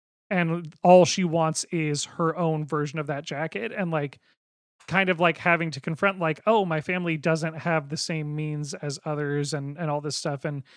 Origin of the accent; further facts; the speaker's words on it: Pacific Northwest, United States; I grew up on Coast Salish land in the Pacific Northwest.